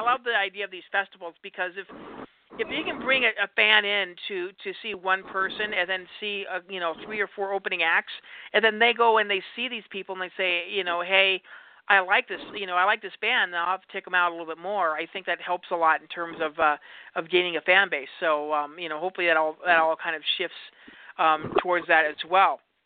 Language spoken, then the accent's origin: English; Montana, United States; I mean, I'm originally from Montana. I listen to rock stations up in Montana